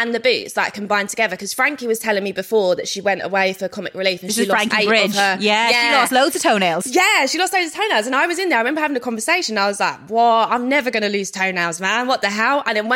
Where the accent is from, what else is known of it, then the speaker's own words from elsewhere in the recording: London, United Kingdom; I'm from South London